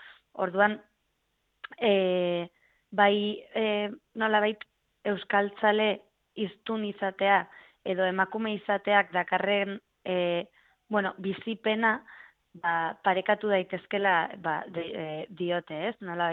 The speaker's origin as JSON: {"language": "Basque", "town": "Pamplona", "region": "Navarre", "country": "Spain", "said": "ni ere Iruñekoa naiz"}